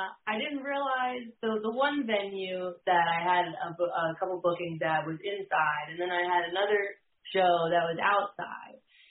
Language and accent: English; New Jersey, United States; now in Virginia, United States; I live in Virginia now, but I grew up in New Jersey, so